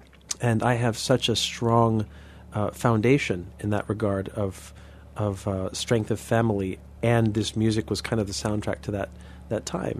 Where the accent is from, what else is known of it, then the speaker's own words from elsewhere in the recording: Woodbridge, Virginia, United States; In Woodbridge, Virginia.